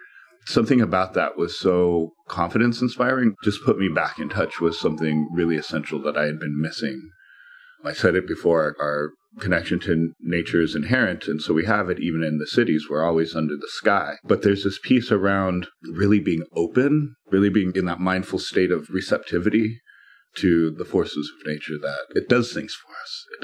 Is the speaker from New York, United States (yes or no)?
yes; New York City, New York, United States; I'm a New Yorker. I go to dinner. That's what I do for fun.